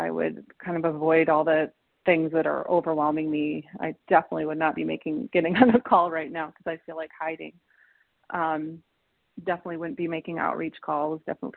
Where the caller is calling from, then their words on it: Michigan, United States; I'm calling from Michigan.